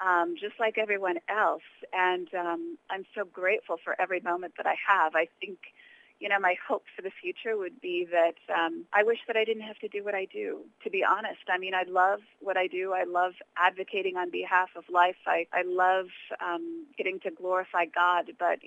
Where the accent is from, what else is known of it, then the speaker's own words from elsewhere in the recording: United States; You know, I come from the United States, where we have 1.2 million abortions a year.